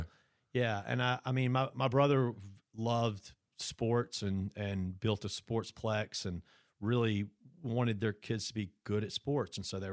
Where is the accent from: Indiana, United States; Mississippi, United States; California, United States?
Mississippi, United States; Brandon; We grew up in Brandon, okay. Yeah, right outside of Jackson.